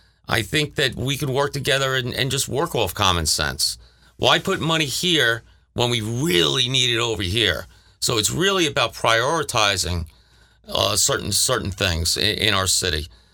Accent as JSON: {"language": "English", "town": "Long Island", "region": "New York", "country": "United States", "said": "I mean, considering that I'm from Long Island, I'm used to more thriving towns or more thriving cities. Well, New York City, of course, but I was not a New York City guy."}